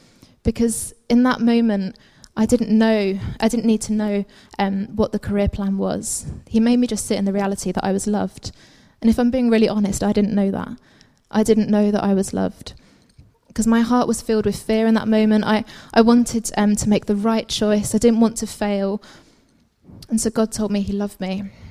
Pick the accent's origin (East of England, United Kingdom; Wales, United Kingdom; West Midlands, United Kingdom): East of England, United Kingdom; I'm from Essex.